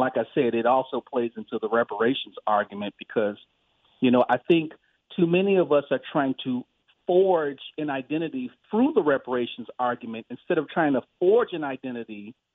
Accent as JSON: {"language": "English", "country": "United States", "said": "on paper, yes, I'm American"}